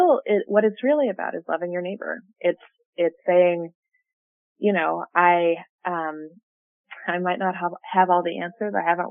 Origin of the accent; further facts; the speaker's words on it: Kansas, United States; I grew up in Kansas, and there just are a lot of folks I know back home